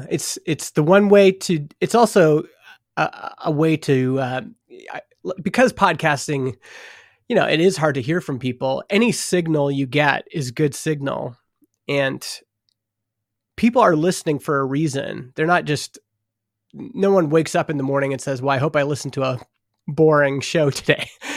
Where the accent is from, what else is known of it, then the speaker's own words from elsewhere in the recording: Alberta, Canada; now in British Columbia, Canada; I grew up in Alberta, but I grew up in northern Alberta. So we're prairies.